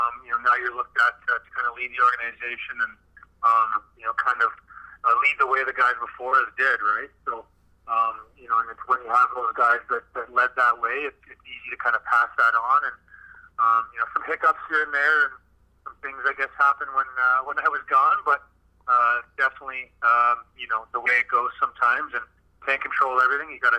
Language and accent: English; Scarborough, Ontario, Canada; I was born in North York, but pretty much grew up in Scarborough.